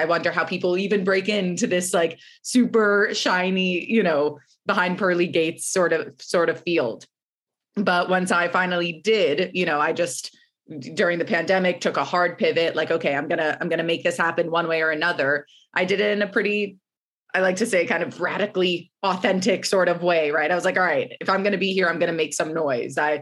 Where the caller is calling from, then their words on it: Brooklyn, New York, United States; I am calling in from Brooklyn, New York this morning.